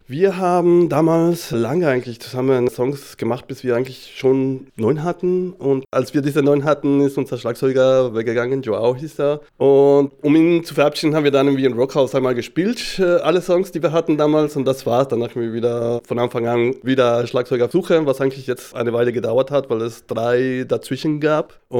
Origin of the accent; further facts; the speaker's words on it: Mexico; German is a second language; weil ich bin eigentlich aus Mexiko.